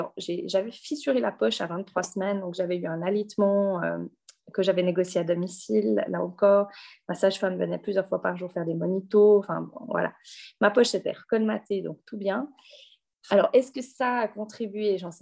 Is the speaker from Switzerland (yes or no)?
yes; Switzerland; Donc, chez nous, en Suisse, c'est totalement légal, hein.